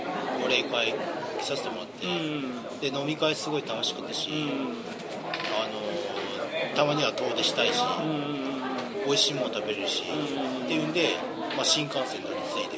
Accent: Niigata, Japan; 新潟から来ました、

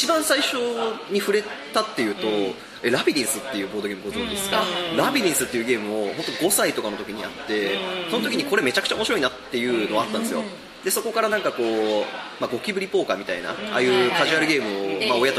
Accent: Nagoya, Aichi, Japan; 本当に僕自身そのもう本当生粋の名古屋人で、もう混ぜそばとあんかけスパを食って、あの成長してきた人間なので。

